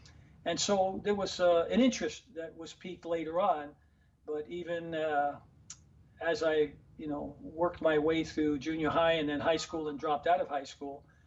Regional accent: New York City, New York, United States; in the neighborhood where I grew up in Harlem, you're in a survival mode every day.

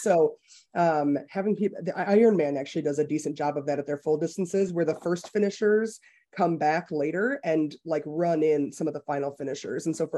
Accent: Detroit, Michigan, United States; So like you mentioned, I'm moving from Detroit. I've lived in the Detroit area my entire life. I've lived in the city itself for 10 years

